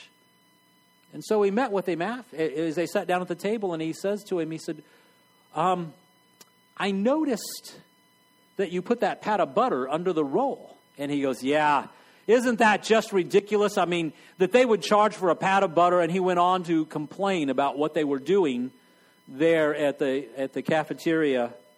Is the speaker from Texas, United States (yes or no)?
yes; Texas, United States; I grew up in Texas, so we had Luby's and Furs cafeteria.